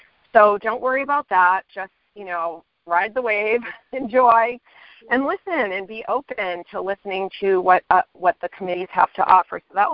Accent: Arizona, United States; I'm a compulsive debtor, and I am from Arizona

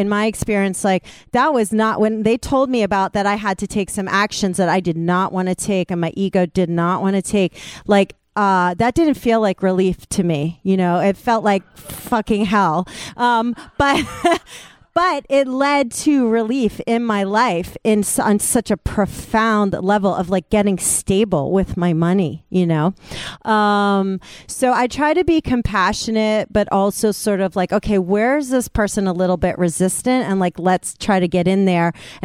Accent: New York City, New York, United States; now in Los Angeles, United States; I'm from New York City, and I found my recovery there, and I just moved to LA.

